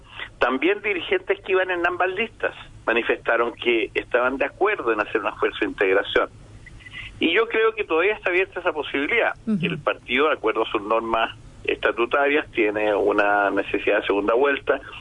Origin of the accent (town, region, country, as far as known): Chile